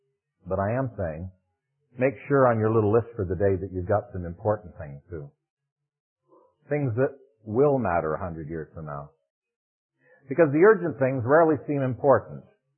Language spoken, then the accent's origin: English; Scotland, United Kingdom; And I'm a Scotsman, you know.